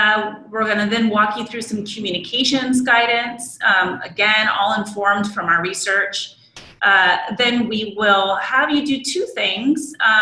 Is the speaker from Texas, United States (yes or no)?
no; California, United States; I am from Orange County, California, Southern California, and I see there's at least one person from SoCal on the phone.